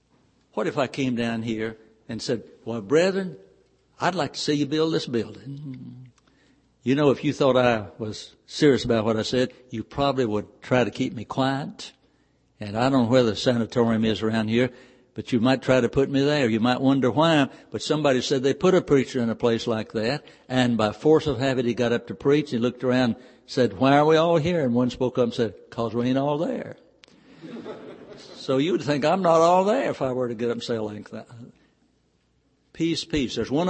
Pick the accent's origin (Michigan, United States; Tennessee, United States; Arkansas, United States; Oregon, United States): Tennessee, United States; I know of two congregations in my home state of Tennessee that were in existence back to 1805.